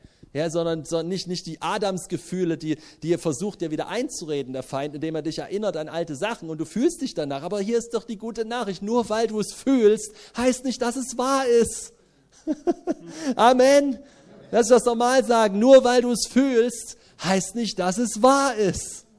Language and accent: German; Leipzig, Saxony, Germany; ich bin in Leipzig aufgewachsen, du kommst zurück in meine Heimatstadt